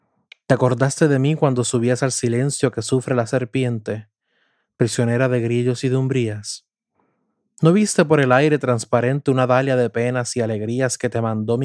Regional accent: Puerto Rico; explorando de igual forma los nacidos en mi tierra de Puerto Rico.

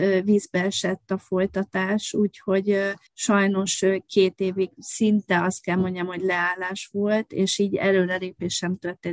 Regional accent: Győr, Győr-Moson-Sopron, Hungary; Én győri lány vagyok, úgyhogy ugye a vizek városában számunkra nagy jelentőséggel rendelkezik.

